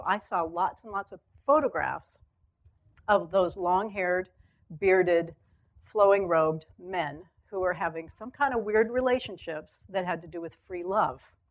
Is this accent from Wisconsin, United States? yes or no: no; Corvallis, Oregon, United States; I was raised here in Corvallis. It was the 1960s.